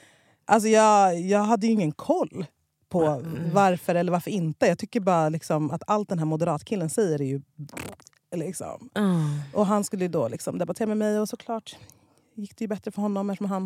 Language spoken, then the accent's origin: Swedish; Stockholm, Stockholm County, Sweden; Jag är uppvuxen i Hammarbyhöjden.